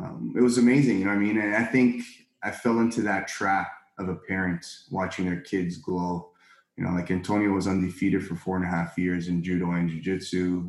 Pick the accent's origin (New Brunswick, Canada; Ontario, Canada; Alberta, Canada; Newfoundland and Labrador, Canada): Ontario, Canada; Scarborough; I grew up in Midland Lawrence. I was a Scarborough kid for the most of my part of my life